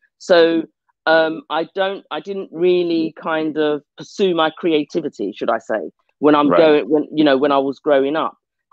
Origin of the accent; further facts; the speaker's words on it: Barbados; You know, I mean, I come from Barbados. And when I went back to Barbados, Barbados keep lots and lots of records.